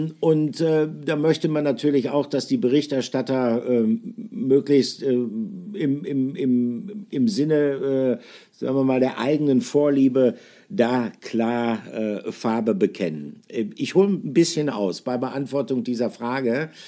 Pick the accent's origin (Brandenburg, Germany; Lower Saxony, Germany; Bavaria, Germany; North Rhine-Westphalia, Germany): North Rhine-Westphalia, Germany; Bielefeld; Ich komme aus Bielefeld, ich bin aus Westfalen.